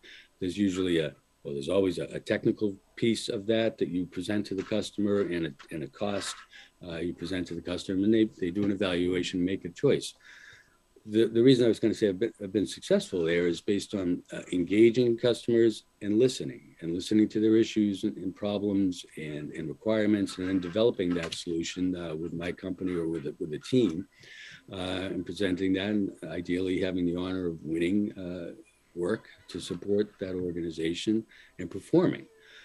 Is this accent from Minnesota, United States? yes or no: no; Boston, Massachusetts, United States; now in Vermont, United States; my wife and I had thought about, we're both from Massachusetts. I was born in Dorchester in Boston, and we both looked at some different places.